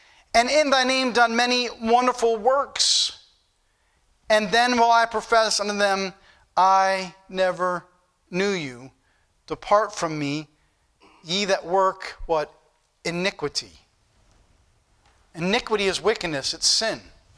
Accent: Easton, Pennsylvania, United States; I knew when I grew up in Easton, I remember as a little kid

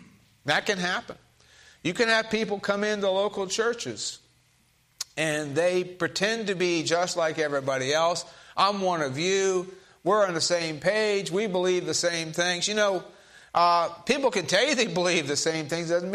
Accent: Miami, Florida, United States; You know, I grew up in Florida and actually... My dad had a tropical fish collecting business, and that's what he did all the time I was growing up. And we lived in Miami

